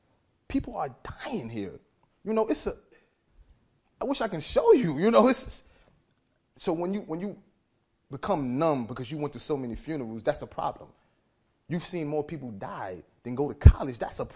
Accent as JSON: {"language": "English", "town": "Brooklyn", "region": "New York", "country": "United States", "tie": "born or raised there", "said": "I grew up in Brownsville section of Brooklyn. This is a bad neighborhood."}